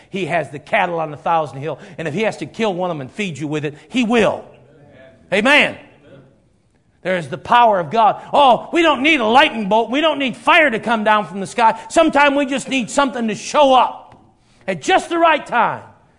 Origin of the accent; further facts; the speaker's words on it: Detroit, Michigan, United States; now in Dubuque, United States; I was from Detroit.